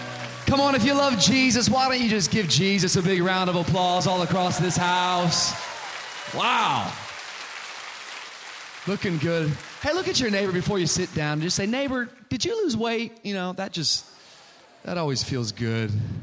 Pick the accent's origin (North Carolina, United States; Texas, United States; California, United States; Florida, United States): Florida, United States; Miami; And, I come from Miami, as Jason was telling you.